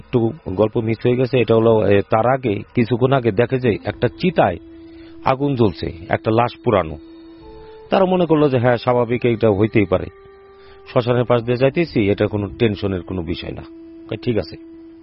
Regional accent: Faridpur, Dhaka Division, Bangladesh; আমার বাড়ি ফরিদপুর টাপাখোলা লেকপার।

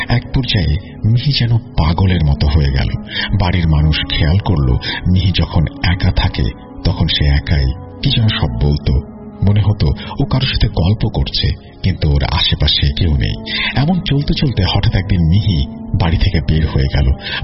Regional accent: Lalpur, Rajshahi Division, Bangladesh; আমার বাড়ি নাটোর জেলার লালপুর থানার পুরাতন ঈশ্বরদী গ্রামে।

